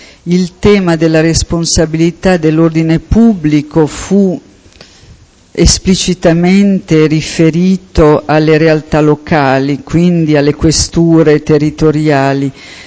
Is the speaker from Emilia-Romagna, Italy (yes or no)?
yes; Bologna, Emilia-Romagna, Italy; Io so chi è perché sono di Bologna